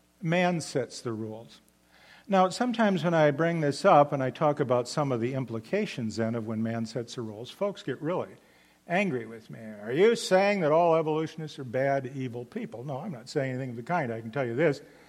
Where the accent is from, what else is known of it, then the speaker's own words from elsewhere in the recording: Minnesota, United States; I'm from the Midwest, originally Minnesota, right across from Wisconsin. We're kind of similar folk.